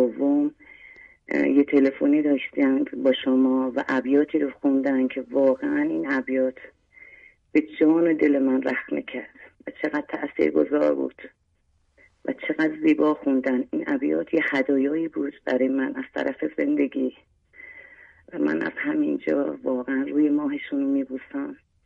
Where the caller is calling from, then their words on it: Shiraz, Fars, Iran; Persian is a second language; شیراز، برای دومین باره که تماس میگیرم خدمتتون